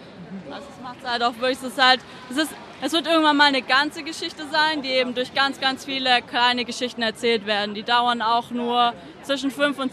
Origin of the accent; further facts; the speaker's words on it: Stuttgart, Baden-Württemberg, Germany; es ist halt Stuttgart. Das ist meine Heimatstadt.